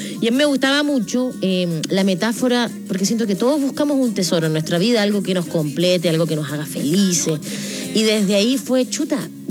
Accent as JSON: {"language": "Spanish", "region": "Coquimbo", "country": "Chile", "said": "Bueno, porque yo soy de Coquimbo. De Coquimbo soy."}